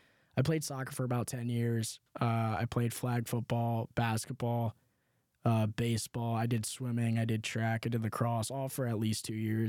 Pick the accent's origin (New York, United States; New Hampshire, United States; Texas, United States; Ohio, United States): Ohio, United States; Cincinnati; I think I would have ended up at UC either way, just because I'm from Cincinnati.